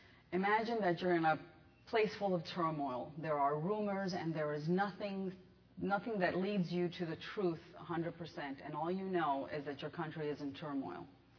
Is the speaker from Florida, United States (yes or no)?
yes; Jacksonville, Florida, United States; We came from Jacksonville, Florida, and the Lord literally drug us out here.